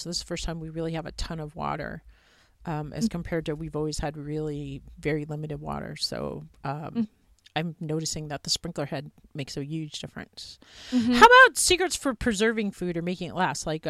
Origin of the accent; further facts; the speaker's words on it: New York, United States; now in Montana, United States; growing up in New York, I never knew which way was east, west, north, or south. But after living in Montana, everything I think about is north, south, east, or west.